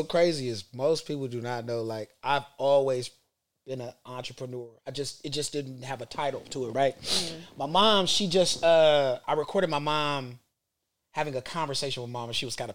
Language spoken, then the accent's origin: English; Cleveland, Ohio, United States; moved away; For everybody that don't know, I'm from Cleveland, Ohio. I'm living in California since 2006.